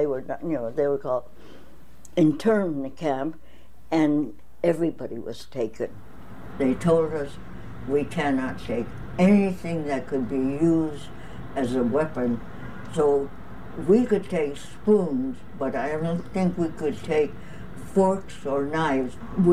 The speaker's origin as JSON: {"language": "English", "town": "San Pedro", "region": "California", "country": "United States", "tie": "born or raised there", "said": "I was back in my hometown with my mother and my older brother who didn't get in now."}